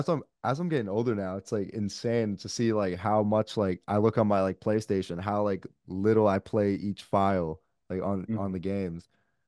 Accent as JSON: {"language": "English", "region": "New York", "country": "United States", "said": "I want like the New York to finally get a championship one day since I'm from New York."}